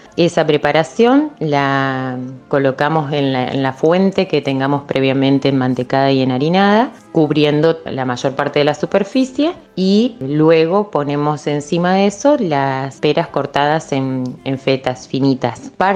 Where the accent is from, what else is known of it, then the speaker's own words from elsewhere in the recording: Santa Fe, Argentina; born there; nací en Santa Fe, tengo 42 años.